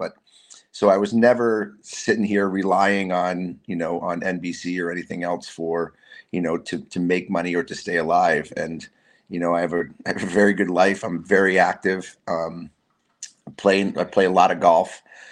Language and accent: English; Massachusetts, United States; we're starting Massachusetts, my home state.